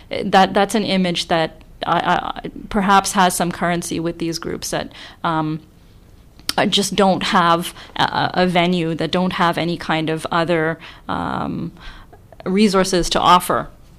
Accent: Canada; I was born in Canada and I've lived here all my life. And the kind of Muslim that I am has been shaped by the fact that I am a Canadian

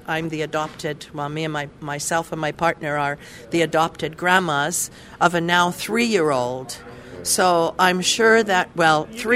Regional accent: Prince George, British Columbia, Canada; Doesn't snow very much here, but I grew up in Prince George.

